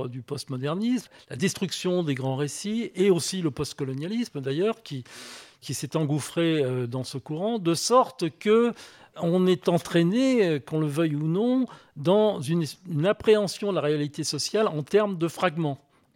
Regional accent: France; je suis français, je vis en France, j'exerce ma profession en France

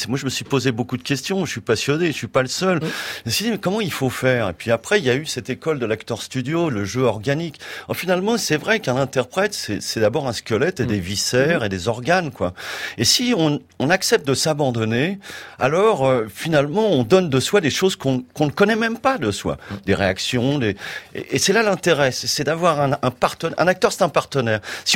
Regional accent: Occitanie, France; En l'occurrence, moi, je suis petit-fils de paysan. Donc, vous pensez bien que toute mon enfance, j'ai passé dans les Hautes-Pyrénées, que je connais les vaches, le petit élevage, le potager, le poulailler

